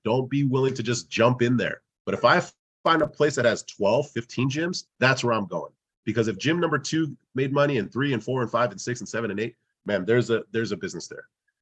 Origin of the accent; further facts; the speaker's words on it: Hawaii, United States; You know, growing up in Hawaii, that's kind of the mindset for everybody.